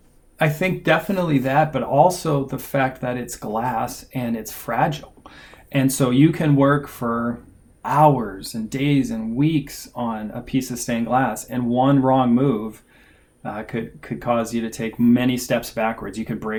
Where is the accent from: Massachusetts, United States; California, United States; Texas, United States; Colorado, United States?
Massachusetts, United States; Worcester was kind of a scary place because we grew up outside of Worcester.